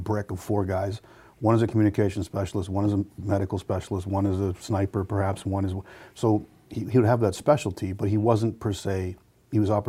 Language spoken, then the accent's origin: English; Canada; obviously I'm a Canadian